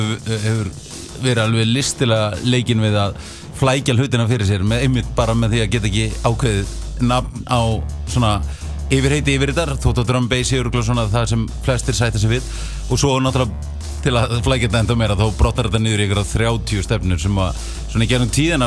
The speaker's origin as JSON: {"language": "Icelandic", "town": "Kópavogur", "region": "Capital Region", "country": "Iceland", "tie": "born or raised there", "said": "ég og Addi við allast upp í Kópavoginum og við vorum alltaf að hlusta á hardcore og hérna rave danstólest svona early 90s."}